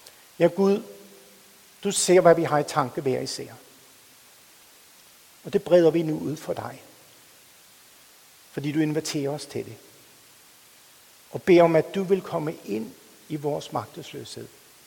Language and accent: Danish; Bornholm, Capital Region of Denmark, Denmark; jeg kommer fra Bornholm. Mens vi boede på Bornholm, så boede vi ikke langt fra stenbrud.